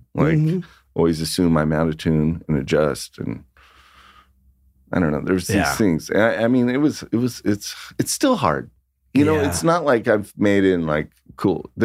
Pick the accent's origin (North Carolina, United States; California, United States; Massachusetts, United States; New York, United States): California, United States; Long Beach; I'm from Long Beach, California.